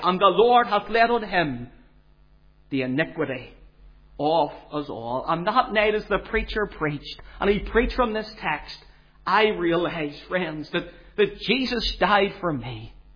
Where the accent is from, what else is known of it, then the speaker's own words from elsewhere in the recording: Belfast, Northern Ireland, United Kingdom; Sadly, growing up in Kilburn Street, I was never in a Sunday school, and yet there was a mission hall, a little Belfast City mission hall at the top of our street.